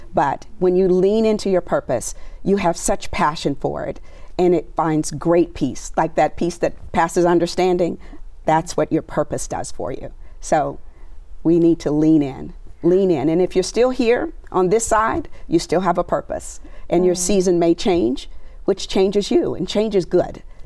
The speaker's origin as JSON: {"language": "English", "region": "Arkansas", "country": "United States", "said": "I am such a country girl. I'm very country. I'm from Arkansas."}